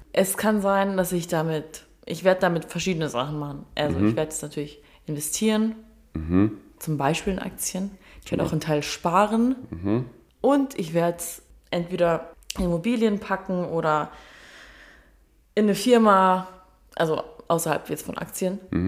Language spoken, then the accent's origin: German; Baden-Württemberg, Germany; Ich komme aus Baden-Württemberg.